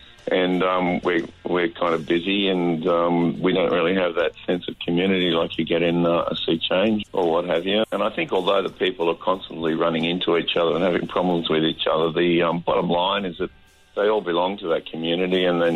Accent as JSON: {"language": "English", "town": "Corowa", "region": "New South Wales", "country": "Australia", "tie": "born there", "said": "I was born in Corowa, so on the Murray River."}